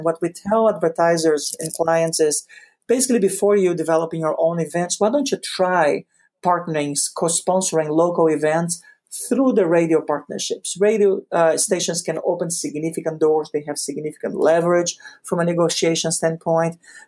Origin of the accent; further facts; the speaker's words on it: Rio de Janeiro, Brazil; I came from back in Brazil when I was born and raised in Rio. I came from a radio family.